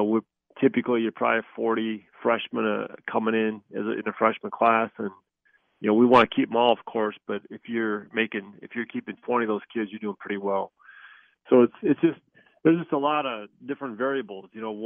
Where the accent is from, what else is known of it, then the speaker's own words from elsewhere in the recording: Cosmos, Minnesota, United States; My hometown.